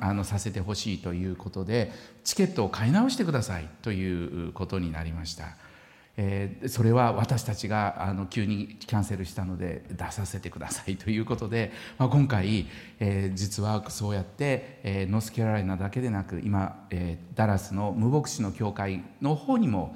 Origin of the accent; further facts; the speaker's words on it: Kumamoto, Japan; also born or lived in Fukuoka / Okayama / Alabama / North Carolina; 私は福岡で生まれ、岡山で、しばらく育ち、熊本で幼稚園からまた、中学まで行きました。 また福岡に行き、それからアメリカのアラバマ州のギャズデンというところで9ヶ月間、そしてノースカロライナのラーレーに約10年近く